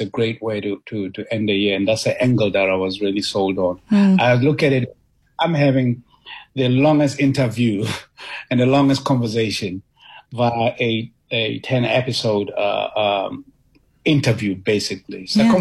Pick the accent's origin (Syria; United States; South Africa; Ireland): South Africa; I'm a South African and I'm an African